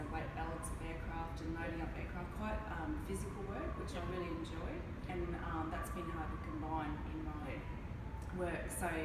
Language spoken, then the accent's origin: English; Brisbane, Queensland, Australia; I joined the Air Force when I was 17, I grew up in Brisbane, but I got posted to Williamtown, which I had no idea where it was, at 17